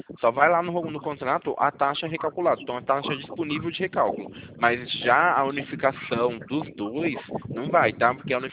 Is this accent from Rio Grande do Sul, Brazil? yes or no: no; Campinas, São Paulo, Brazil; Eu sou vizinho de você, eu sou de Campinas.